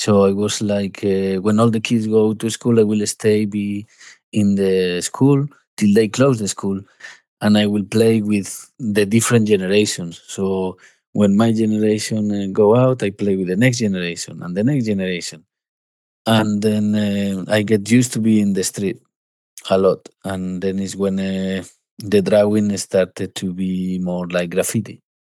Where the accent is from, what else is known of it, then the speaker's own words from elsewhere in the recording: Santander, Cantabria, Spain; now in London, United Kingdom; And I live in London, actually, but I'm from Spain, and I'm an artist.